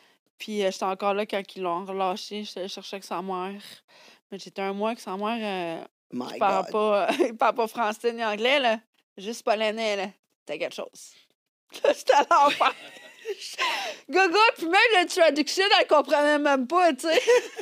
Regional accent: Canada; j'ai fini par donner mon passeport pour comprendre que je venais du Canada

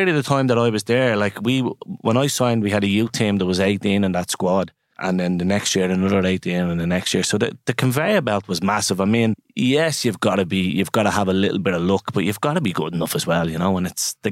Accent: Ballymun, Leinster, Ireland; I'm from Ballymun originally, and I played schoolboy football.

